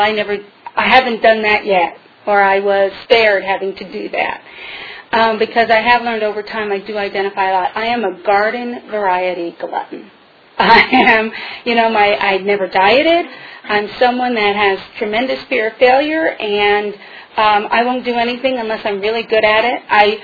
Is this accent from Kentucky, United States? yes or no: yes; Kentucky, United States; I mean, you know, I grew up in Kentucky. So, you know, deep fried everything.